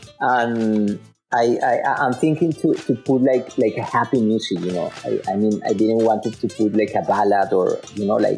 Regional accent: Colombia; English is a second language; You know, when I was growing up in Colombia, my family, they gave me a guitar.

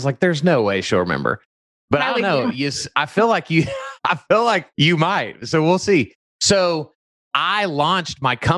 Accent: Texas, United States; So I'm from Dallas-Fort Worth. So we live in Dallas-Fort Worth.

